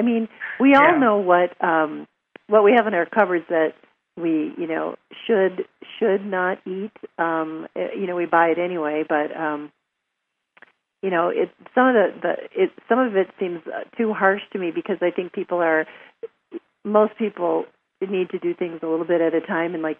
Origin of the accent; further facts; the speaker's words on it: North Dakota, United States; Although I'm from North Dakota and I was served the white plate every night.